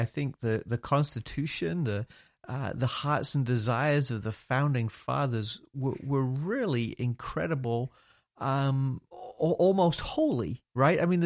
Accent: England, United Kingdom; moved away as an adult; now in United States; And obviously I'm from England, so I'm kind of new to this whole America thing.

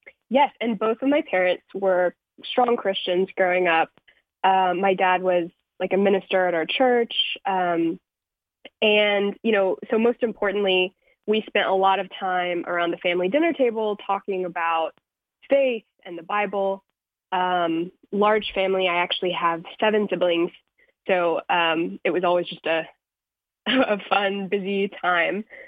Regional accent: Paducah, Kentucky, United States; Sure. So I grew up in a small town called Paducah, Kentucky.

